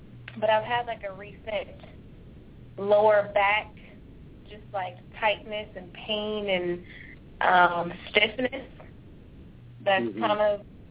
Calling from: California, United States; And I'm calling from California.

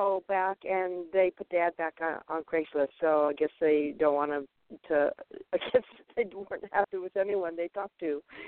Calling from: Arizona, United States; I'm calling from Arizona.

